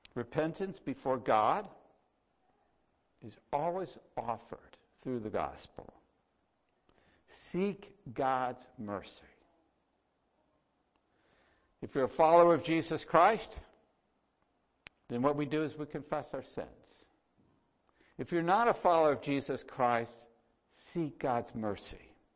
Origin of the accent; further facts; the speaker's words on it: Texas, United States; And I'll say, Texas. I'm from the Texas part of Canada. That's where I'm from.